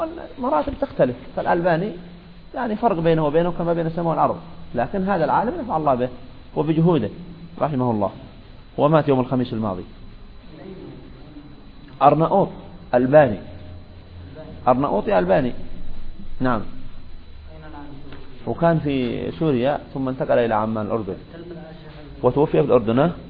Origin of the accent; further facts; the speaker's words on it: Yemen; كذلك عندنا في اليمن حلاق، يعني قائم بإخراج عدة كتب، عنده مكتب باسمه